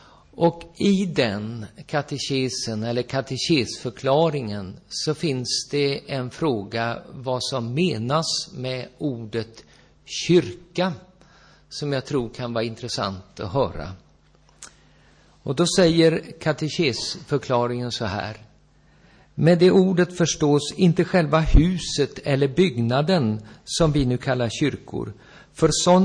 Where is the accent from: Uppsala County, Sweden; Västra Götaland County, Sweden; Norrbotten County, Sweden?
Västra Götaland County, Sweden; Gothenburg; now in Ljungby, Sweden; Jag kommer ursprungligen från Svenska kyrkan, uppvuxen i Göteborg. Men har tillhört Bekännelsekyrkan sedan 1977 och varit där i Yxenhult sedan 96. Jag bor i Ljungby.